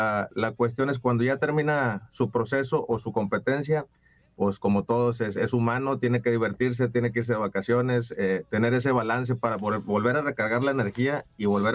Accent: Mexico

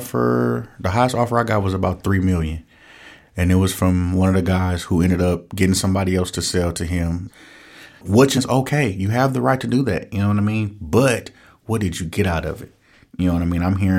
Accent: Oakland, California, United States; I'm from Oakland, born and raised. And for me to be able to sell cannabis legally in the city I grew up in and went to jail for selling it illegally is just a rite of passage

